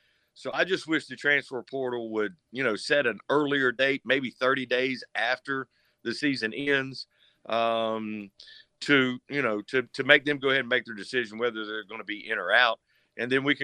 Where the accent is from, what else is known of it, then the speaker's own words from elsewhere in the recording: West Virginia, United States; to be right here in my hometown. This is where I grew up, and like you say, I'm a graduate of West Virginia State.